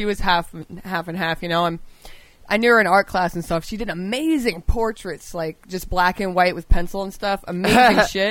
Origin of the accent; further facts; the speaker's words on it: Montana, United States; when you're born and raised in Montana and you're half black